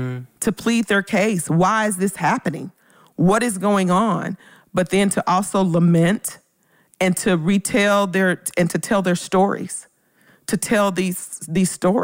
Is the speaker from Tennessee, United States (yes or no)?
yes; Memphis, Tennessee, United States; I'm originally from Memphis.